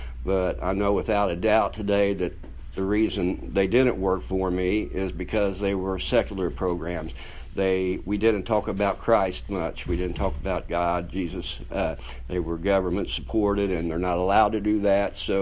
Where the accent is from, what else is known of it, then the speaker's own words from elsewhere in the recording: Augusta, Kentucky, United States; I'm from Kentucky, a little town up on the Ohio River called Augusta. It's a beautiful little town.